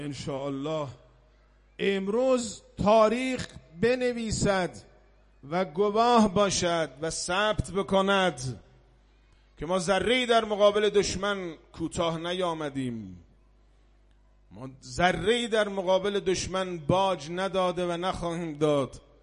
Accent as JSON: {"language": "Persian", "country": "Iran", "said": "امروز من از طرف خودم دارم میگم، من یه ایرانیم"}